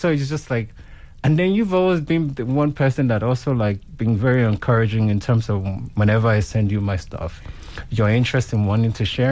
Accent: Oshogbo, Osun, Nigeria; also born or lived in Ife; Yes, I come from Oshogbo. I come from, I was born in Ife, which is the origin of the foundation of Yoruba people. So that's where I was birthed.

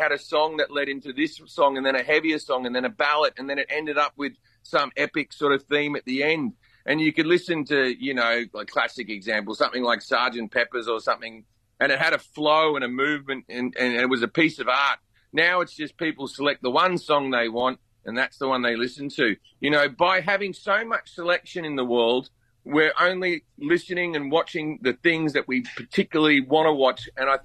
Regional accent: California, United States; I come from California where weed is completely legal.

